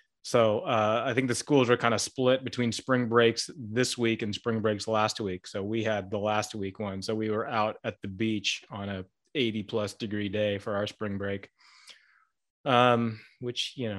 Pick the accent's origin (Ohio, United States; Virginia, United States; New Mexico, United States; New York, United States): Ohio, United States; Oxford; born there; In fact, I was born in Oxford, Ohio, while my dad was at Oxford University.